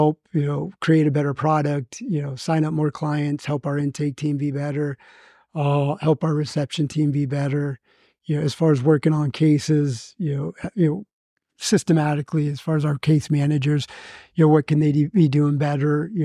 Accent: Reno, Nevada, United States; Alex and I grew up in Reno, Nevada.

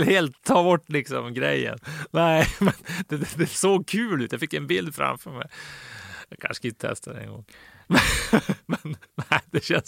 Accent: Norrland, Sweden; man kommer ner någon gång då och då som en norrlänning.

